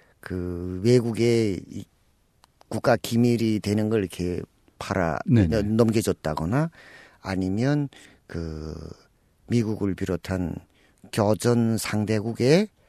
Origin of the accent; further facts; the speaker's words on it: Ryanggang, North Korea; 된 다음엔 이제는 내가 양강도 사람이니까